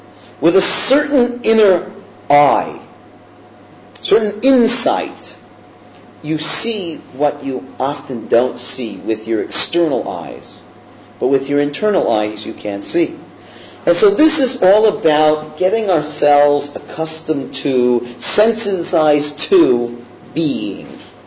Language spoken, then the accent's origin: English; Manhattan, New York, United States; You have to understand, we're from Manhattan. We see lots of walls, I mean big walls, and very impressive walls